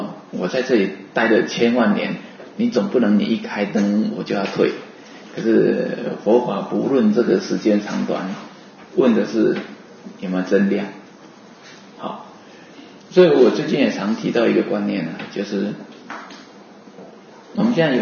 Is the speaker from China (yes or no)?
no; Taiwan; 我们台湾话讲说